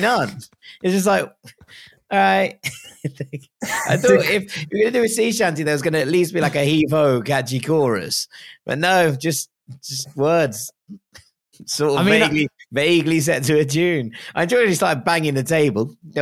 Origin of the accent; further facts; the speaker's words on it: London, United Kingdom; I'm from West London, to be fair.